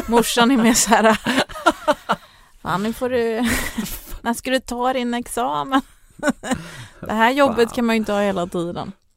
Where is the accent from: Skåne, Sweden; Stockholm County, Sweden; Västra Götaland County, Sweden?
Skåne, Sweden; Ängelholm; born there; Mina föräldrar kom ju hit som flyktingar. Mm. Och jag är född i Ängelholm då. Så det var ju någon flyktingbostäder där.